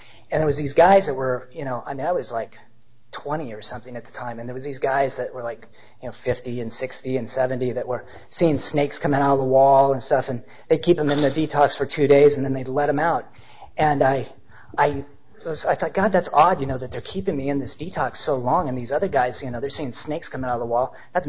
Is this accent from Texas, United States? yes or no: no; Portland, Oregon, United States; I grew up in Portland, but I was down in Ashland